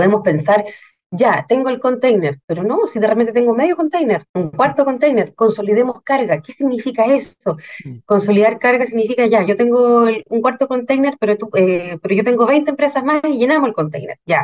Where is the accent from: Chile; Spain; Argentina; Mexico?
Chile; Osorno, Los Lagos; ¿Por qué eras tú Puerto Montt si yo soy de Osorno?